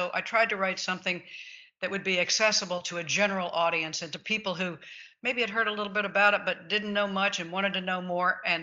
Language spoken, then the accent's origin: English; Tulsa, Oklahoma, United States; I grew up in Tulsa. I lived there for 30 years, taught at the University of Tulsa, attended Catholic schools in Tulsa, went to the University of Oklahoma, and of course, then started my career in California